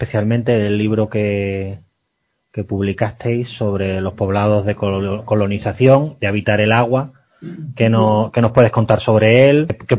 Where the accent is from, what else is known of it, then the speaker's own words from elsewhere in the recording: Seville, Andalusia, Spain; Sí, a Sevilla, yo soy sevillano.